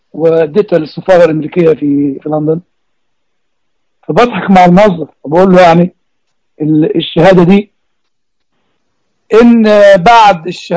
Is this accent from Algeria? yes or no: no; Egypt; طيب ذا الفيش والتشبيه عندنا في مصر